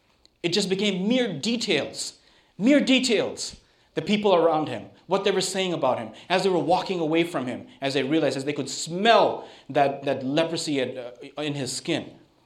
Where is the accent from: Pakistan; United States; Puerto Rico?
Pakistan; also born or lived in Sri Lanka; I grew up in Pakistan, and I was born in Sri Lanka, and I've been to India once when I was three.